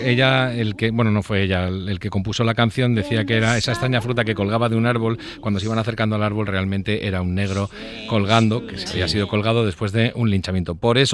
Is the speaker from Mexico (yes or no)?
no; Madrid, Community of Madrid, Spain; yo que soy de Madrid.